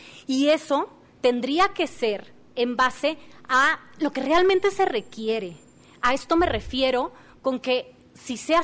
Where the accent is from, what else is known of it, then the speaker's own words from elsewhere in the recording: Tequila, Jalisco, Mexico; soy originaria de Tequila, la tierra que le otorga identidad a Jalisco y a México ante el mundo.